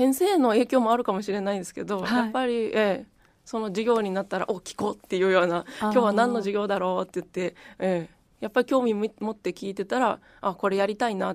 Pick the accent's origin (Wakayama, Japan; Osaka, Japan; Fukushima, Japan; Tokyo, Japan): Osaka, Japan; 生まれは大阪でですね、まあ、周りにはね、柿畑とかキャベツ畑とか畑にあるようなそんな田舎なところなんですけれども、まあ、近くに、まあ、海があって大阪湾があったり、まあ、和歌山も近いところがあって